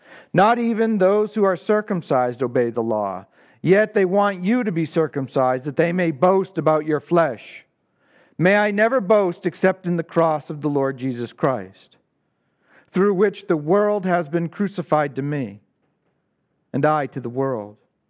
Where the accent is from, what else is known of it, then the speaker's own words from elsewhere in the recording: Ireland; I don't know if it's because I'm Irish